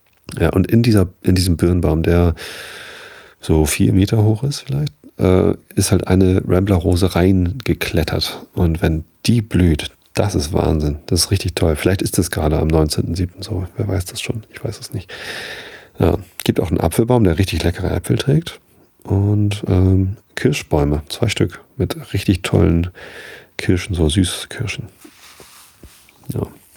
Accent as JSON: {"language": "German", "town": "Visted", "country": "Germany", "tie": "born or raised there", "also_born_or_lived": "Hamburg", "said": "Ich habe natürlich irgendwie vor meiner Jugend nie in Hamburg gewohnt. Ich bin zwar in Hamburg geboren, Krankenhaus Maria Hilf in Harburg, um genau zu sein. Hab dann aber halt immer in Visted gewohnt."}